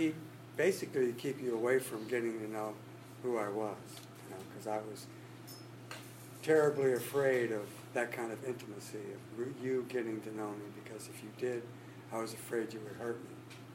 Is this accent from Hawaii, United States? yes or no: no; Alameda, California, United States; I'm from Alameda, which is just kind of across the bridge, and so I don't get out here much except when I'm asked to speak.